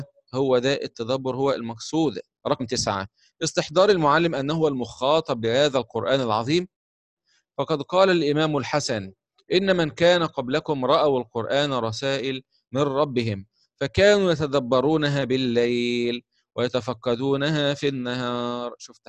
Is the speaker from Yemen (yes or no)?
no; Egypt; بيسموها عندنا في مصر ختم،